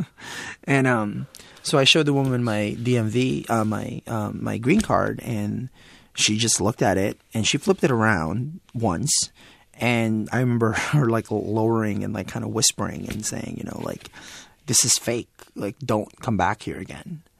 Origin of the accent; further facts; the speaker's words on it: Philippines; I'm not Hispanic. I'm Filipino